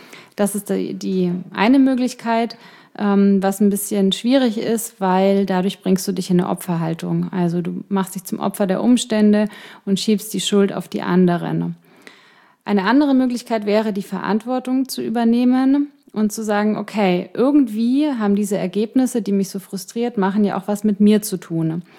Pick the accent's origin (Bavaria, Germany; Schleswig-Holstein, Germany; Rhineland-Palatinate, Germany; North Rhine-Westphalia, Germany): Bavaria, Germany; Ingolstadt; Ja, das ist so wie München und Ingolstadt, da meine Heimat.